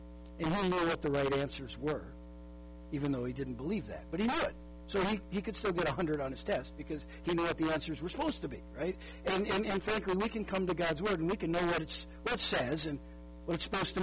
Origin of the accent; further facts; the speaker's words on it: Ortonville, Minnesota, United States; My hometown newspaper growing up is called the Ortonville Independent. Now, the name of the town itself tells you, I mean, you can just imagine what kind of a town Ortonville would be, okay?